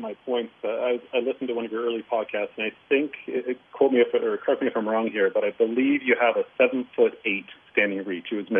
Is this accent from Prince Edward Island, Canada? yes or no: no; London, Ontario, Canada; I grew up in London.